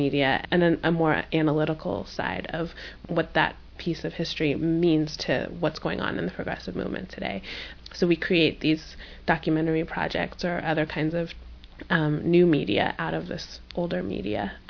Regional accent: California, United States; I grew up in the East Bay, and my family were organizers, and my parents were just really active in the Oakland political scene

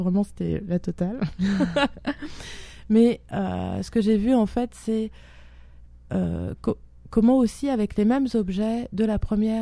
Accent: France; now in Canada; parce que moi en tant que Française, en plus avec les événements qui se passent en France

